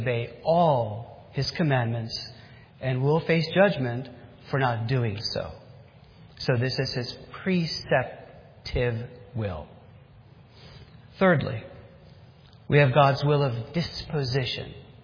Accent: New York, United States; I was in my living room watching the ticker tape parade, and I was from New York.

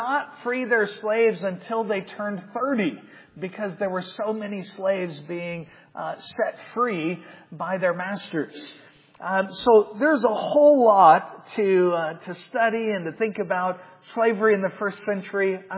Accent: Georgia, United States; I grew up in Georgia, in the South, and so clearly that's the heart of where slavery was in the U.S.

